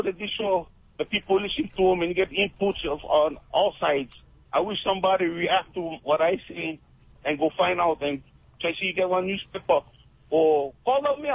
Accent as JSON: {"language": "English", "region": "Hawaii", "country": "United States", "said": "I'm upset with it because I'm Hawaiian."}